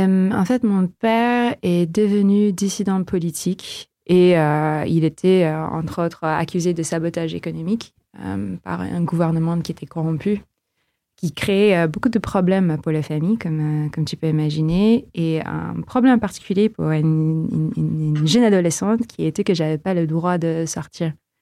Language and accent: French; Philippines; J'ai grandi aux Philippines aussi, ça doit jouer un tout petit peu